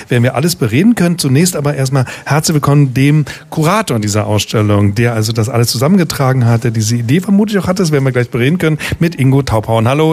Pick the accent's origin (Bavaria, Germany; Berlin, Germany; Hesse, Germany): Berlin, Germany; born there; Ich bin Berliner, bin hier geboren, kenne jede Ecke der Stadt